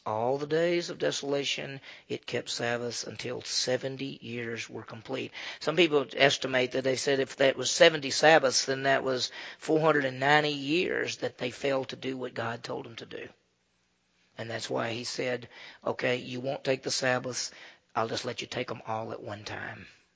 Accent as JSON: {"language": "English", "region": "Mississippi", "country": "United States", "tie": "born or raised there", "said": "I mean, I grew up in Mississippi, and I grew up in a town, so I'm not a farmer or any"}